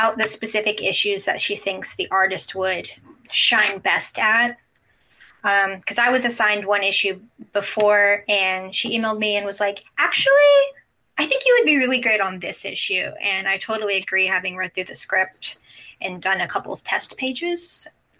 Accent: Texas, United States; I'm from Texas, so that's just kind of what people do here.

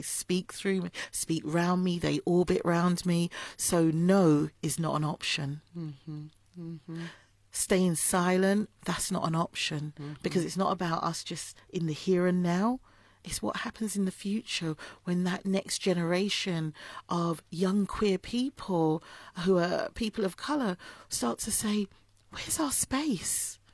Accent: Islington, London, United Kingdom; I'm from Islington, so they could have topped up my oyster.

